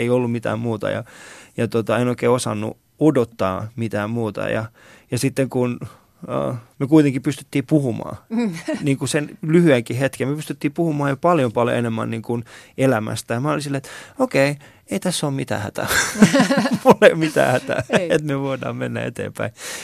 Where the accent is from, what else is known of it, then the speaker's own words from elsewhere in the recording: Häme, Finland; Me ollaan Hämeestä.